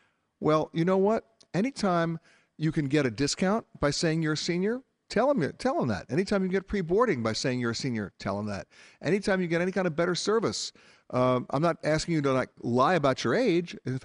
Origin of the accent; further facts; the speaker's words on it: United States; Obviously, I'm from the United States.